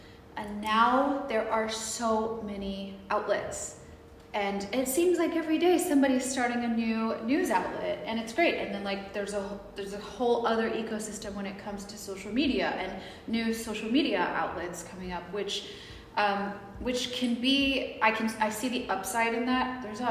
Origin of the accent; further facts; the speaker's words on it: United States; I grew up during an era of a lot of conflict. I grew up in America